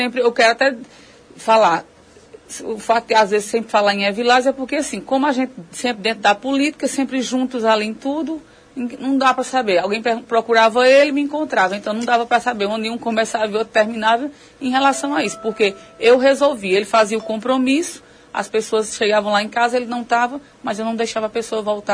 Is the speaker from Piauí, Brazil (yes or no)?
yes; Lagoa do Barro do Piauí, Piauí, Brazil; Lagoa do Barro, sim, até porque nasci e moro no Lagoa do Barro, desde sempre.